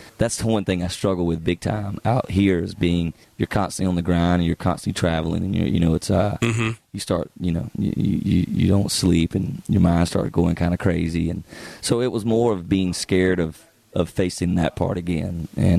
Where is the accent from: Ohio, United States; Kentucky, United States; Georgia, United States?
Georgia, United States; I'm from South Georgia, and that's the way it is down there, man.